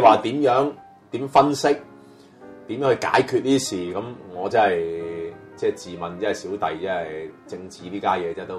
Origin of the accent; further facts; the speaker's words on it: Hong Kong; 我就土生土長香港人，咁我諗都睇盡呢個變化啦，三十幾四十年